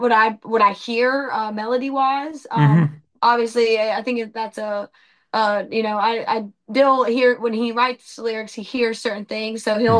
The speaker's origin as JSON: {"language": "English", "region": "Alabama", "country": "United States", "tie": "born or raised there", "said": "I grew up in Alabama."}